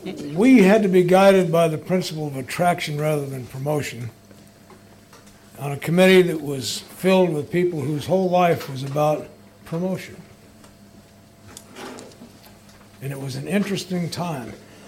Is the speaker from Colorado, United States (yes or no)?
yes; Colorado, United States; And he was from New York. I'm from Colorado.